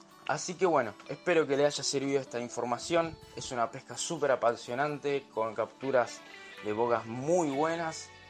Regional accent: Zárate, Buenos Aires Province, Argentina; soy de Zárate, tengo una pequeña marca de líneas acá de la zona

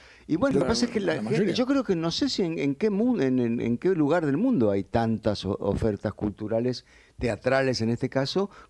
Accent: Argentina; nos ha transformado en esta maravilla que somos los argentinos

